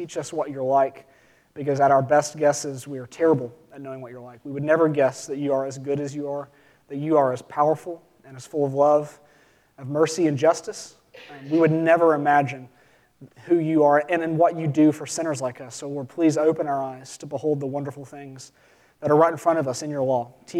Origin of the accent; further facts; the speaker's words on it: Appalachia, United States; I'm from Appalachia, so we just wear plaid when it's cold.